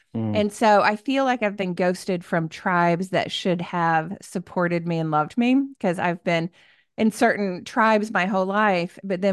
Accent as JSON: {"language": "English", "region": "Tennessee", "country": "United States", "said": "Well, I have a wonderful family, and we're from Tennessee."}